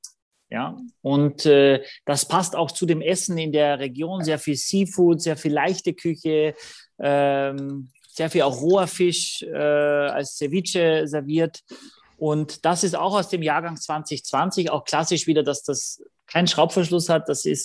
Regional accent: Gallizien, Carinthia, Austria; mein Heimatort ist Galizien in Österreich, mit 2 L und Z, das ist die Region Galizien hier

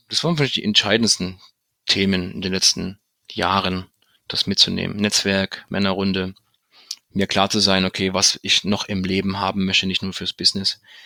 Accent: Chemnitz, Saxony, Germany; aus Chemnitz, meiner Heimatstadt.

